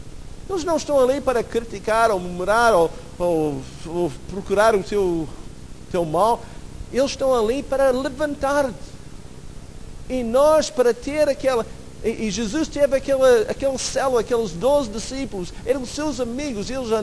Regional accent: Alaska, United States; Portuguese is a second language; Eu lembro, em Alasca, onde eu fui criado, nós temos muito espaço e poucas pessoas.

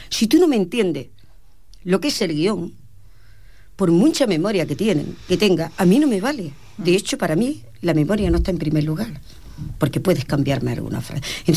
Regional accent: Seville, Andalusia, Spain

